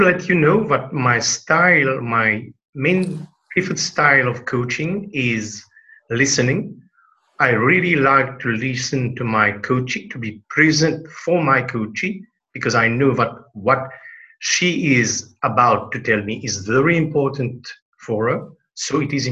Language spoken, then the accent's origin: English; Mauritius; I am from Mauritius.